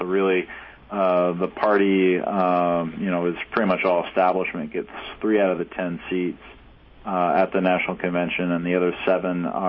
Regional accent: Pennsylvania, United States; Like here, I'm from Pennsylvania.

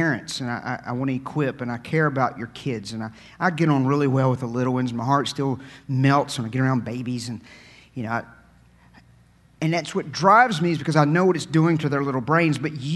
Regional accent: United States; I travel to all these places, but I'm an American, and from my accent, I'm a redneck, can't you tell?

